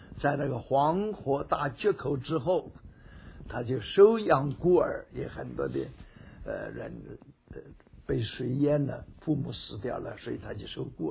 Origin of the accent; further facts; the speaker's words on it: Shandong, China; 他在安丘离我的家乡的村呢只有40华里，他做了传道10年，